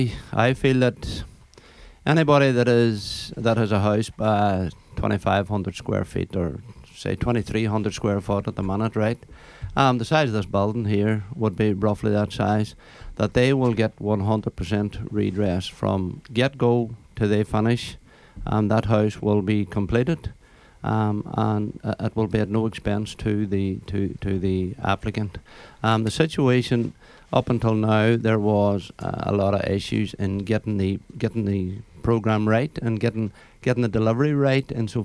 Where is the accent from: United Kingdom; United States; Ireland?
Ireland; Newtowncunningham, County Donegal; I'm from Newton Cunning. I'm a councillor for the past 13 years.